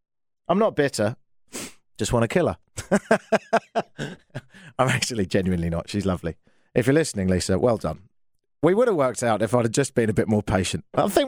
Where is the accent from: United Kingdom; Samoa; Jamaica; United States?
United Kingdom; London; I'm from London, which is a capital.